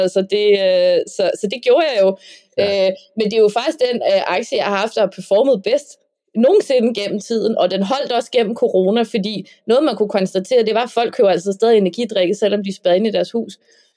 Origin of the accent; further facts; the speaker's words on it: Amager, Capital Region of Denmark, Denmark; jeg er fra Amager, jeg kører i en sænket bil med skaktern